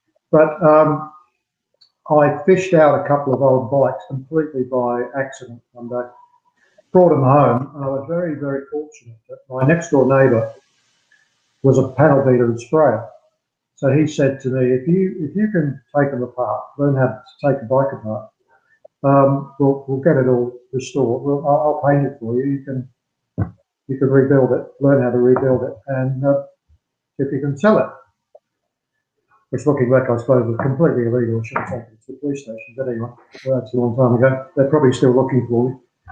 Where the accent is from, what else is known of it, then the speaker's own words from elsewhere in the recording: United Kingdom; moved away as an adult; In 1984, I ended up in Australia, being British, public school upbringing.